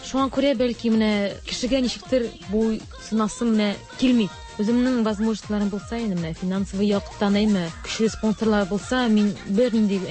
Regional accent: Oktyabrsky, Bashkortostan, Russia; now in Kazan, Russia; Мин Башкортстан кызы. Октябрьский.

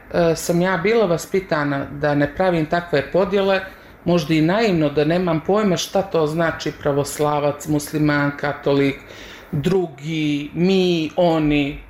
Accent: Montenegro; mogla bih se definisati kao nacionalna Crnogorka, ali nisam neko ko je pobožan. Međutim, ljudi uglavnom … doživljavaju kao muslimansko

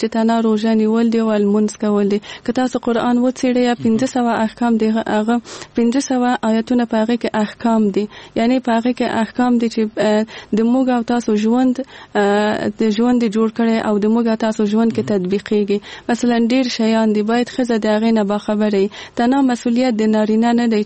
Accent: Kabul, Afghanistan; زه په کابل کې زغیدلې یم او دلته مجوند کړی.

